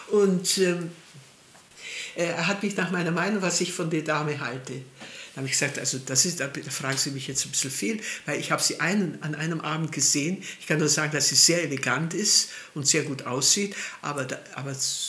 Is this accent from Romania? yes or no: yes; Transylvania, Romania; Transylvanie, habe ich gesagt. Ah, hat er gesagt, das wissen Sie? Habe ich gesagt, ja, das weiß ich, ist ja meine Heimat.